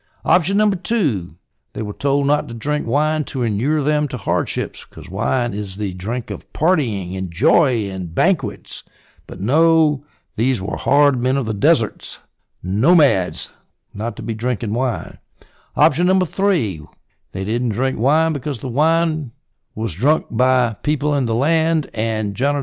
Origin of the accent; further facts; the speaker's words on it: the South, United States; I'm from the South, the American South, and I'll tell you, I understand that. We don't like to change things quickly down here.